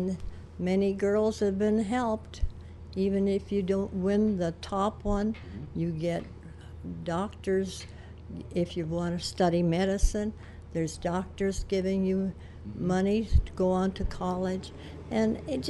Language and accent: English; Hancock, Michigan, United States; which reminds me, I came from Hancock, Michigan, and I married to somebody that's from Hancock, Iowa